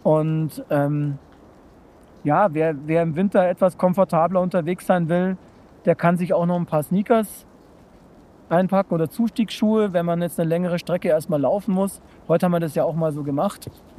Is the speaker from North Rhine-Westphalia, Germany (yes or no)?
no; Munich, Bavaria, Germany; ich komme aus München